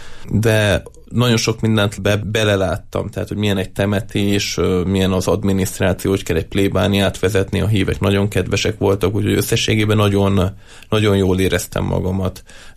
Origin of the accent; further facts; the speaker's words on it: Hungary; magyar vagyok